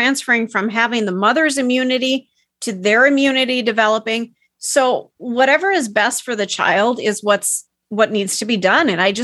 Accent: Minnesota, United States; No, I was raised in Minnesota.

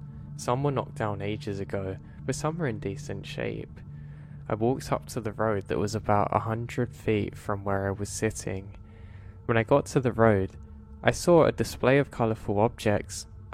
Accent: United States; now in Bergen, Norway; I am American. I was born in America, but my father's from Norway, so that means that I spend half my time in America, where I work as a park ranger

